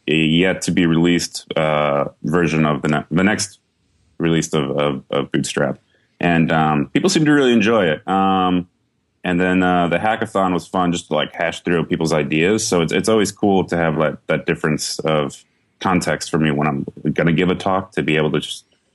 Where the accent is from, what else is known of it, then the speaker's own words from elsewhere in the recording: Wisconsin, United States; moved away as an adult; now in California, United States; Yeah, I'm originally from Wisconsin. I moved out to California when I was 20, back in 2007.